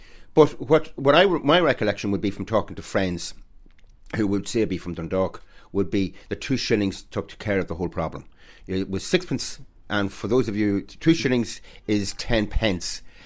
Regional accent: The Rocks, New South Wales, Australia; Now, I was from the Rocks, so I could walk to the place.

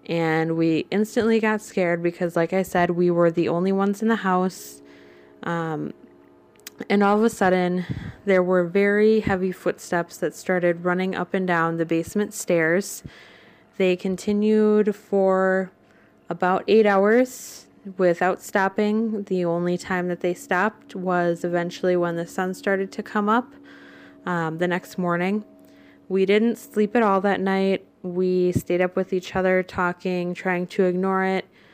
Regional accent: Wisconsin, United States; I'm 25 years old. I'm from Wisconsin.

